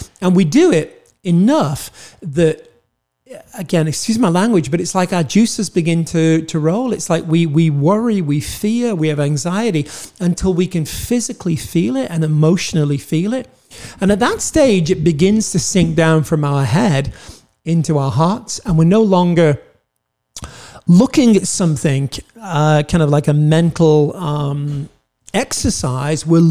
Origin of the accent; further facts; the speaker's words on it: Wales, United Kingdom; I'm Welsh.